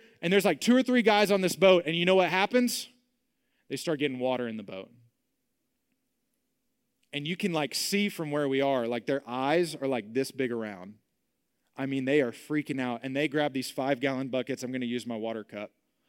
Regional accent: Beaumont, Texas, United States; I grew up in Beaumont. I grew up on the coast. We got to go fishing a good bit in salt water.

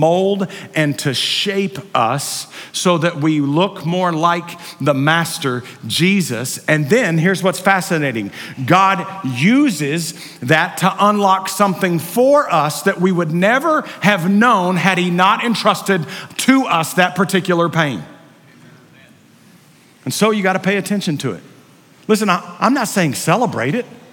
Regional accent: Waco, Texas, United States; also born or lived in Dallas; I grew up in Waco, Texas, and then we moved to Dallas when I was in high school.

